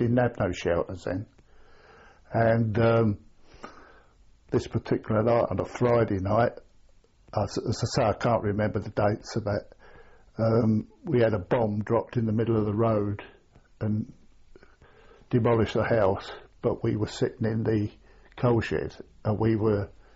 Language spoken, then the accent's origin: English; Teddington, London, United Kingdom; also born or lived in Walton-on-Thames; We used to live in York Road, Teddington, as a boy.